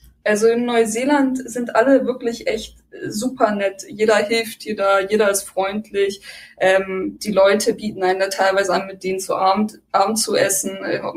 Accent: Germany; Ich habe erzählt, ja … ich komme aus Deutschland und ich reise gerade ein bisschen durch die Weltgeschichte, um das Land zu sehen.

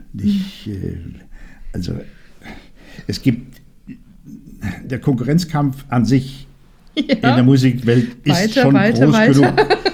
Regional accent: Oberndorf am Neckar, Baden-Württemberg, Germany; Oberndorf am Neckar. Das liegt zwischen Horb kennt man eigentlich meistens und Rottweil kennt man.

